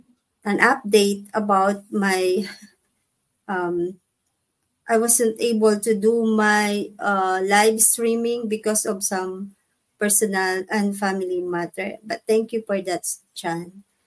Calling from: Philippines; Again, we are live from the Philippines. This is a Sunday evening here.

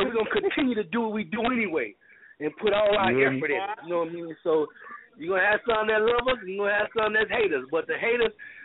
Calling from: Chicago, Illinois, United States; I'm calling from Chicago

